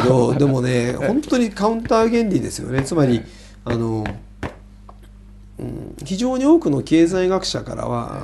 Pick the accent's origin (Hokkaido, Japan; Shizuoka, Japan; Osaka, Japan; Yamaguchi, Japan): Yamaguchi, Japan; born there; でも山口県生まれですからね、韓国系の人そこら辺死ぬでいるんでね、ごく普通に一緒に暮らしてるんで